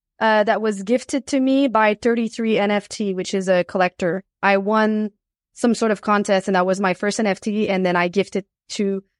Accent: Quebec, Canada; Yeah, I'm from Quebec.

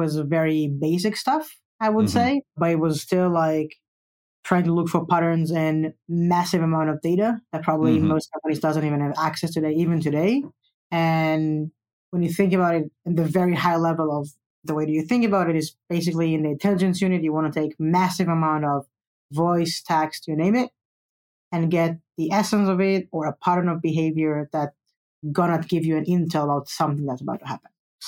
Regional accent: Israel; English is a second language; So I'm originally from Israel.

